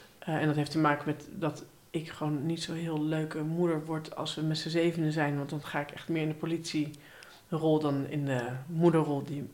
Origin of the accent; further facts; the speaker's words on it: Hattem, Gelderland, Netherlands; Ik kom uit het mooie dorpje Hattem. Stad Hattem.